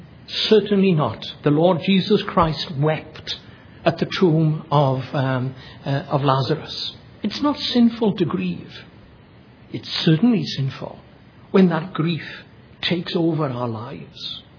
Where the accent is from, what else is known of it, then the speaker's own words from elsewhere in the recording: Wales, United Kingdom; Wales, my home country